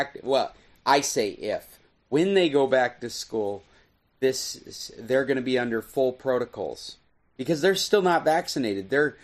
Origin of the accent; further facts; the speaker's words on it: Anchorage, Alaska, United States; from International Computer Solutions coming to you from Anchorage, Alaska. I'm sitting in the apartment the mother-in-law apartment downstairs that I grew up in.